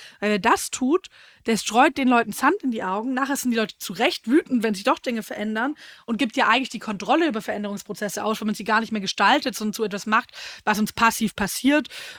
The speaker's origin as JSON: {"language": "German", "town": "Nürtingen", "region": "Baden-Württemberg", "country": "Germany", "tie": "born or raised there", "said": "meine Heimatstadt Nürtingen"}